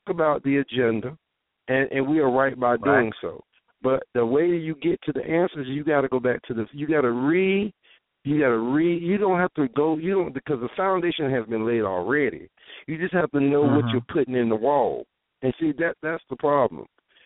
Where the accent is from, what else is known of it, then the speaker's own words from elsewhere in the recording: Durham, North Carolina, United States; I'm from Durham, and I watched a community from a child turn from 85% black to less than 45% black